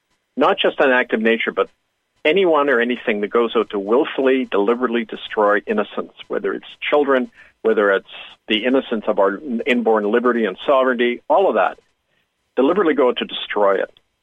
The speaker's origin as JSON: {"language": "English", "town": "Vancouver", "region": "British Columbia", "country": "Canada", "tie": "born or raised there", "said": "I grew up in Kitsilano up by UBC."}